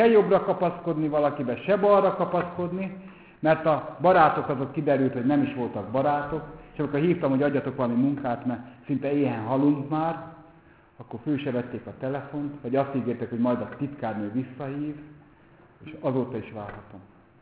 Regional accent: Kübekháza, Csongrád-Csanád, Hungary; most itt kell nekem megpusztulnom Kübekházan az én szülőfalomban.

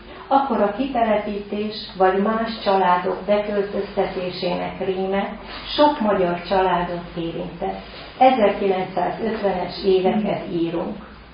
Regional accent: Váchartyán, Pest, Hungary; born there; Vácsartyánban születtem, hívő, református családba. Már a születésem is rendkívüli volt. Otthon születtem, édesapám segítségével.

